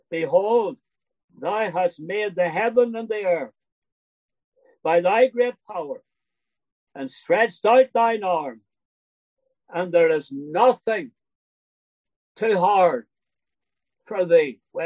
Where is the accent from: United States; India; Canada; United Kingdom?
United Kingdom; Northern Ireland; As you know, I'm from Northern Ireland.